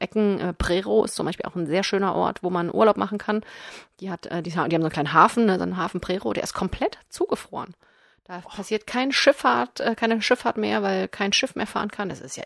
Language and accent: German; eastern Germany, Germany; Genau, ich komme ja aus dem Osten. Osten, Ostsee, hast du vielleicht auch schon mal gehört, ne?